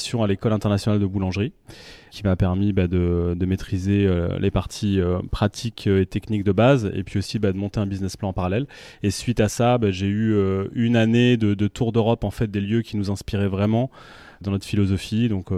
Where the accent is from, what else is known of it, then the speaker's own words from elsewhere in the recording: Nantes, Pays de la Loire, France; also born or lived in Bordeaux / London; j'ai grandi à Nantes de 7 ans à 17 ans. Donc j'ai fait primaire, collège, lycée à Nantes. Après, école de commerce à Bordeaux.